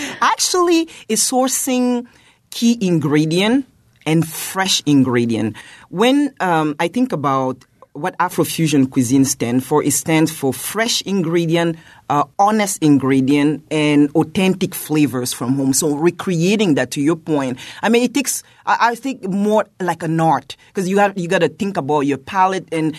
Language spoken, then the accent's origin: English; Cameroon; moved away as an adult; now in Milwaukee, United States; Because I'm originally from Cameroon, as I said earlier, and I moved to Milwaukee about now 14 years ago.